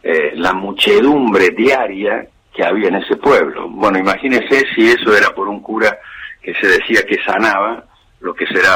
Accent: Córdoba, Argentina; lo primero, como cordobés

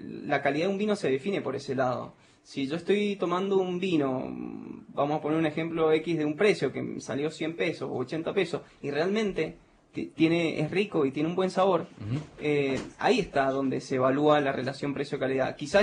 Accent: Mendoza, Argentina; porque somos mendocinos

